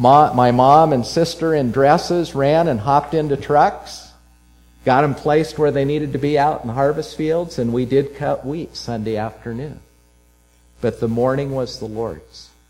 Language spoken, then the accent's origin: English; Nebraska, United States; They got to know me, learned I was from Nebraska, Alvy.